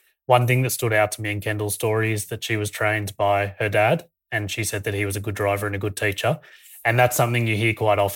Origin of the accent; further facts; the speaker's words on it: Canberra, Australian Capital Territory, Australia; and I'm from Canberra.